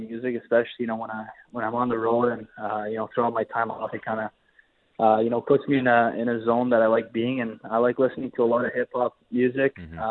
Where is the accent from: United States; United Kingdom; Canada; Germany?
Canada; I grew up in Canada, and, you know, I love the country.